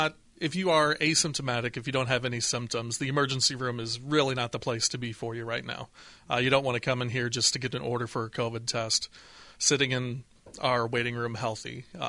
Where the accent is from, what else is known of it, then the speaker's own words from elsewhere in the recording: Galesburg, Illinois, United States; I'm born and raised in Galesburg, Illinois. Went to school at Illinois State University.